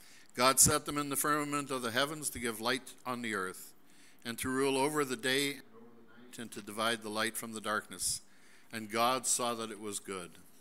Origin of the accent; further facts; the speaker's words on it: Winnipeg, Manitoba, Canada; I grew up in Winnipeg, and I went to a school that had 1,100 Jewish kids. There was 200 Gentiles.